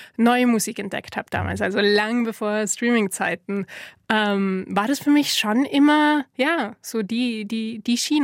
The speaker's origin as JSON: {"language": "German", "town": "Graz", "region": "Styria", "country": "Austria", "said": "ich bin ja auch nicht aus Wien, sondern ich bin aus Graz."}